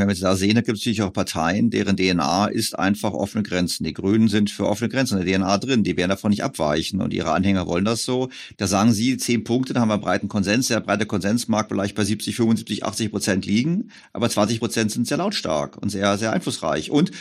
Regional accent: Switzerland; Ich glaube, das fehlt allen, weil ich muss dazu sagen, ich bin ja auch aus der Schweiz.

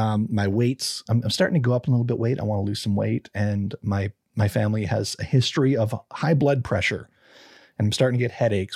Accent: Canada; I'm not Spanish speaking. So I want to apologize in advance. It is not my tongue. I am Canadian.

